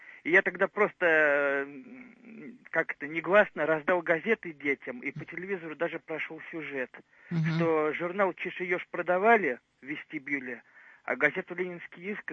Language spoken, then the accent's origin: Russian; Saint Petersburg, Russia